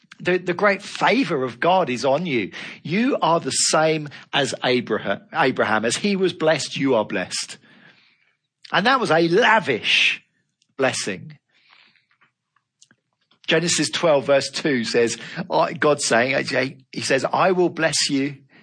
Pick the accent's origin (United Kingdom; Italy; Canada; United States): United Kingdom; Basingstoke, South East England; he's just retired from being an employed elder in the church that I grew up in Basingstoke.